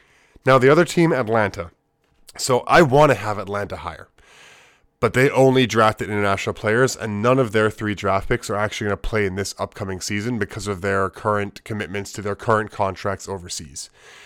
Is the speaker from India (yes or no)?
no; Canada; But, I mean, as a Canadian, I'm a bit biased